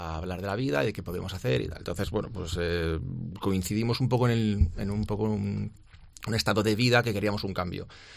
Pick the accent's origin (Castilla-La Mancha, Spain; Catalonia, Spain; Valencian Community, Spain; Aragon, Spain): Valencian Community, Spain; Alcoy; Somos los dos de Alcoy.